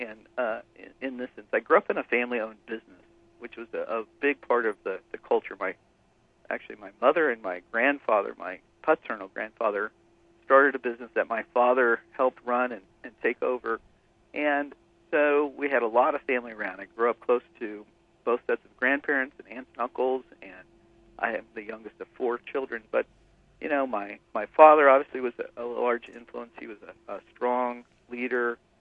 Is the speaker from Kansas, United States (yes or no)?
yes; Lawrence, Kansas, United States; I actually grew up in another part of Kansas, outside of Kansas City, in a city called Lawrence, where the University of Kansas is.